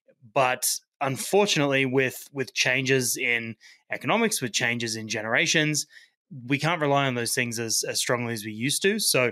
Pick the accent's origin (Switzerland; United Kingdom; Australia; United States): Australia; now in Canada; I'm originally from Australia. When I came over to Canada, I worked in a variety of summer camps